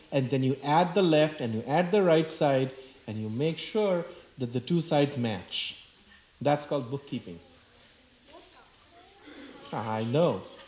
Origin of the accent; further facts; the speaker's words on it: India; I grew up in India and went to a British colonial school